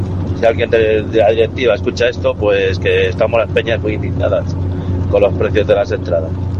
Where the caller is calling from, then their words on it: Palencia, Castile and León, Spain; de Palencia.